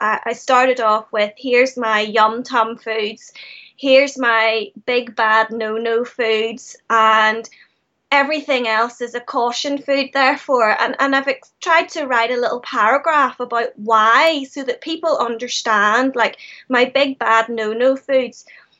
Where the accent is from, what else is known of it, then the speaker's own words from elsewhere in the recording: Ireland; obviously I come from Ireland, it's colder here, we wear a lot of tights.